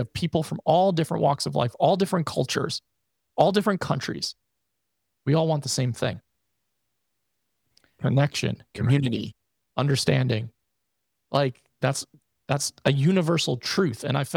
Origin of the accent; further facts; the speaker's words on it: New York, United States; And I know for myself, like growing up in Northern New York, being a part of some fairly racist environments, if I'm being honest, as a child and a teenager and a young adult